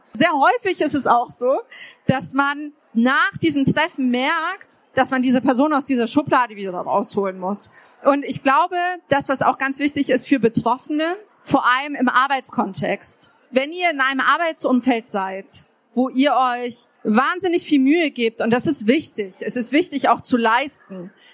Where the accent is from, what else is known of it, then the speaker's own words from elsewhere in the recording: Munich, Bavaria, Germany; ich bin in einem Viertel aufgewachsen in München, das einen sehr, sehr hohen Migrationsanteil hatte, wo sehr viele Menschen gar keinen Job hatten.